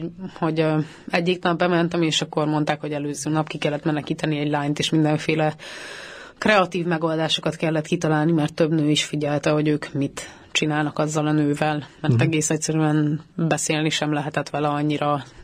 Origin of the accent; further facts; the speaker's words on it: Hungary; azt gondolom, hogy magyarként eszméletlen borzasztó volt látni